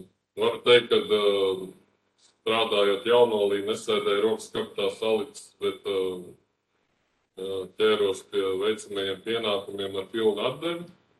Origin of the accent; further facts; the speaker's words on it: Bārdele, Bauska Municipality, Latvia; esmu dzimis un audzis tagadējā Bauskas jau novadā, Bārdelē konkrētāk